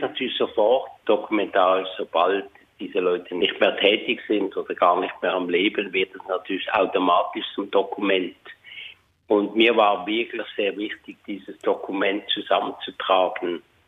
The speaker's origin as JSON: {"language": "German", "country": "Switzerland", "said": "also ich bin ja aus der Schweiz und lebe auch dort"}